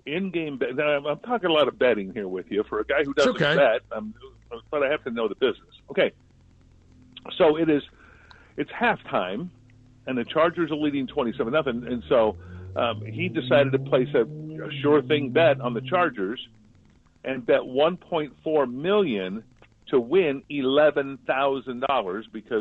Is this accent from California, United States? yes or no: yes; California, United States; growing up, as I say all the time, growing up in Southern California, this was UCLA and USC